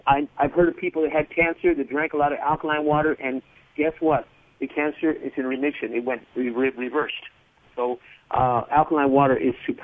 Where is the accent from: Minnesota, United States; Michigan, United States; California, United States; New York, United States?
California, United States; Los Angeles; when I grew up in South Central L.A., it's a mixed neighborhood, a lot of minorities, a lot of poor people.